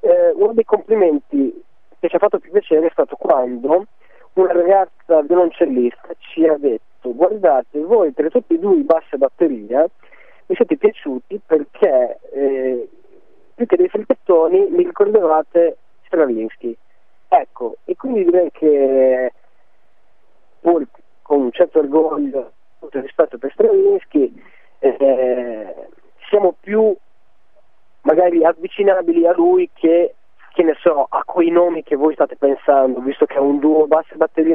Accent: Imola, Emilia-Romagna, Italy; io così come Paolo siamo di Imola

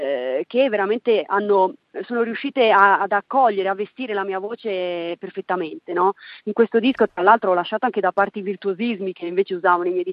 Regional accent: Forte dei Marmi, Tuscany, Italy; born there; also born or lived in Genoa; Ho sempre vissuto vicino al mare, ho vissuto per 12 anni a Genova, sono nata a Forte dei Marmi, quindi ho vissuto sempre vicino al mare.

